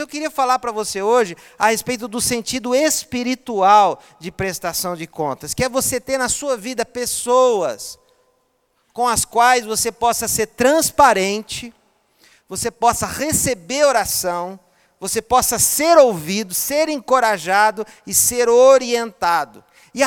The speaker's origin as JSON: {"language": "Portuguese", "town": "Piratininga", "region": "São Paulo", "country": "Brazil", "tie": "born or raised there", "said": "quando eu era a criança, lá em Piratininga, onde eu fui criado."}